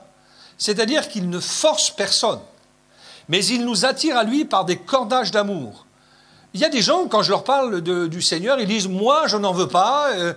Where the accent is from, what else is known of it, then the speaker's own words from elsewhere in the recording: France; born there; Moi, je suis né en France, mais j'y suis pour rien.